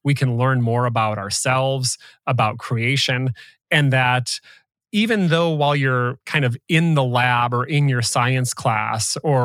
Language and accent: English; Rochester, Minnesota, United States; So I grew up in Rochester, Minnesota, which is famous for being the home of the Mayo Clinic.